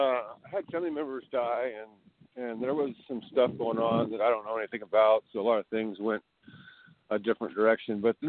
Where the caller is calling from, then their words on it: California, United States; I'm calling from California.